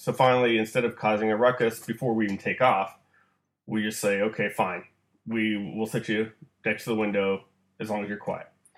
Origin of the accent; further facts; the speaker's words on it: Washington, United States; now in Iowa, United States; I live in Iowa right now, so, and it sucks because it's flat and full of corn and shitty babies. But I grew up in Washington State